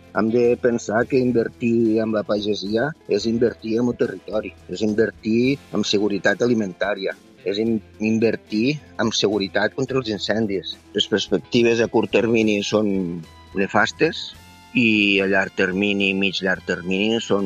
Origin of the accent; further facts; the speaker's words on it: El Masroig, Catalonia, Spain; sóc del Marroig, el Priorat, treballo amb agricultura ecològica i biodinàmica